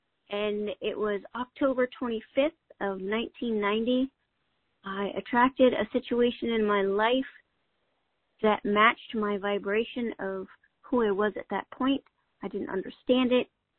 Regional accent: Northwest, United States; I grew up in the Northwest, and by the age of 10, I had like three sets of parents.

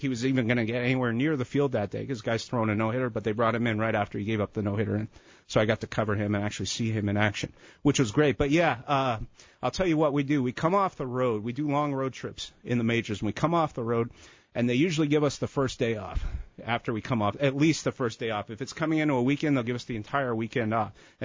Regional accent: Montreal, Quebec, Canada; I grew up in Montreal.

